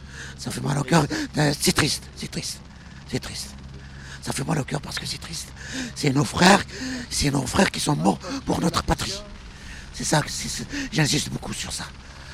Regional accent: Algeria; Nous sommes d'Algérie.

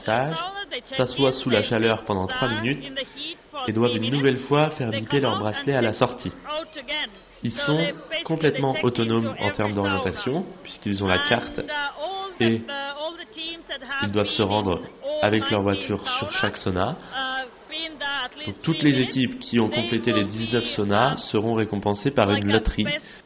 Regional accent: Japan; French is a second language; Nous venons du Japon, on participe à cet événement en tant que promoteur de la culture japonaise.

